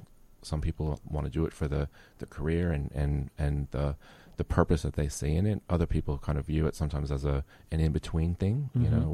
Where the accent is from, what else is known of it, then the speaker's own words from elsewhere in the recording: United States; And I'm American.